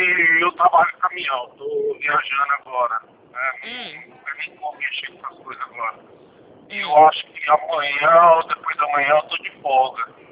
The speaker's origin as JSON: {"language": "Portuguese", "town": "Viradouro", "region": "São Paulo", "country": "Brazil", "said": "Sou de Viradouro."}